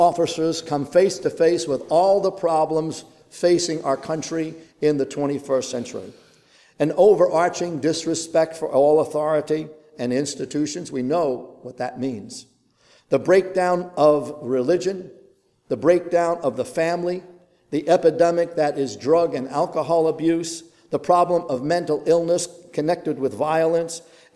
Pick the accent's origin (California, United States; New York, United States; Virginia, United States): New York, United States; Brooklyn; Growing up in Brooklyn, New York, being Italian, that was a very chosen profession of my nationality back in those days.